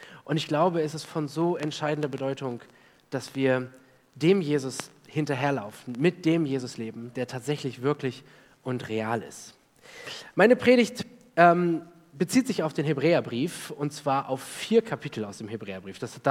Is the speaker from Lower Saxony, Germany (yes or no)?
yes; Osnabrück, Lower Saxony, Germany; dass das nur 20 Kilometer von dem Ort entfernt ist, wo ich aufgewachsen bin, nämlich Osnabrück, das vielleicht mehr Leute von euch kennen. Da bin ich aufgewachsen, 19 Jahre meines Lebens gelebt.